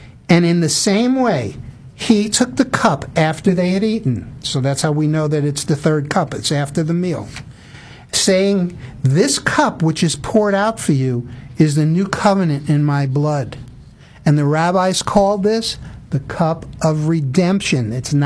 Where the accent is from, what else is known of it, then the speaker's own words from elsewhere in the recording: New York, United States; now in Texas, United States; As a New Yorker, I didn't know what hail really meant. When I got to Texas, I found out.